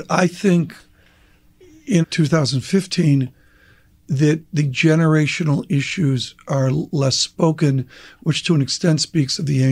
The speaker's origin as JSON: {"language": "English", "town": "Rochester", "region": "New York", "country": "United States", "tie": "born or raised there", "said": "Rochester, New York, with Kodak."}